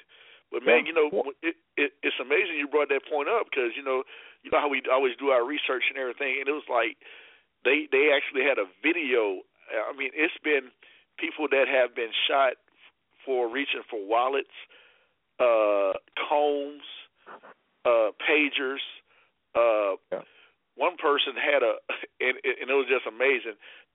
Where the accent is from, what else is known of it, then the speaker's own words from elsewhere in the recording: Lake Charles, Louisiana, United States; Growing up in Lake Charles, Louisiana, bro, I would go in the backyard.